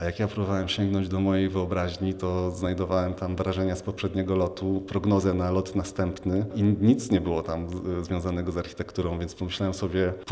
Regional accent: Gdynia, Pomeranian Voivodeship, Poland; wszystkie one powstały właśnie tu w okolicy Gdyni, gdzie się urodziłem. Mieszkam tu od urodzenia i całe życie związałem z tym miejscem.

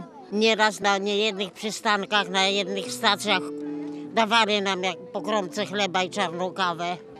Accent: Kielce, Świętokrzyskie Voivodeship, Poland; now in Tczew, Poland; No i jechaliśmy tu z Kielc do Tczewa 3 tygodnie w wagonach towarowych

